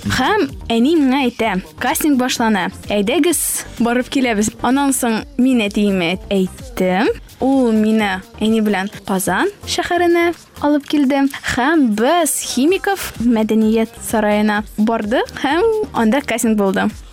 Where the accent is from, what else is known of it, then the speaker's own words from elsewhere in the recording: Naberezhnye Chelny, Tatarstan, Russia; Мин үзем Чаллыдан.